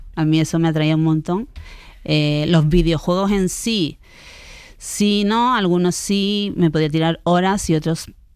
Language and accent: Spanish; Marbella, Andalusia, Spain; Pues yo crecí en Marbella.